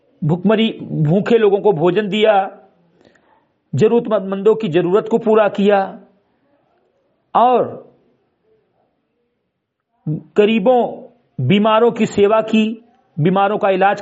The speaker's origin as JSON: {"language": "Hindi", "town": "Bahraich", "region": "Uttar Pradesh", "country": "India", "tie": "born or raised there", "said": "ग्राम सभा सिमरी कटई विकासखंड मिनपुरवा जनपद बहराइच का मूल निवासी हूं"}